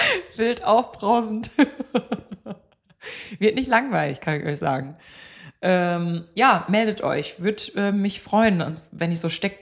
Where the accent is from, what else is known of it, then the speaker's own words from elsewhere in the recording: Bocholt, North Rhine-Westphalia, Germany; Bocholt-Barlow, meiner Heimat, unsere Heimat, deiner Heimat, geshootet und dann so Richtung Holland, Winterswijk, weil viele wissen ja nicht, mein Zuhause, mein Dorf ist ja noch nah an Holland dran.